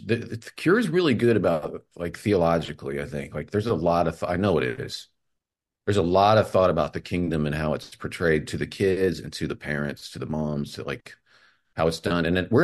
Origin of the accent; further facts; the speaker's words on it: United States; they accepted because I'm American